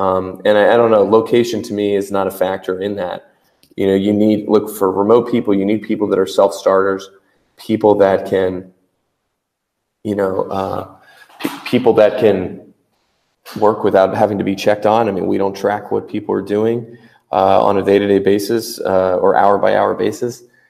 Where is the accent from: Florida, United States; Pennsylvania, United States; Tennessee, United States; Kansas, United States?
Florida, United States; also born or lived in Europe / New Zealand; I'm not from here. I've lived 6 years. I grew up in Florida. I lived 6 years in Europe as a kid. I lived in New Zealand for 2 years.